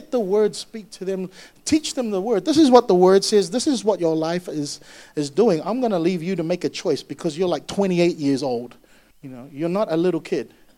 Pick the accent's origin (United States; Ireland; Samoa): Samoa; I'm a Samoan, by the way, I'm not Pinoy. Some of you think, talaga? Hindi, I'm not a Filipino, I'm Samoan actually.